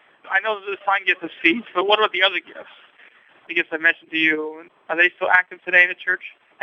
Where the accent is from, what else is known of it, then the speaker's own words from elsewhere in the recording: Greenville, South Carolina, United States; I'm from Greenville, South Carolina.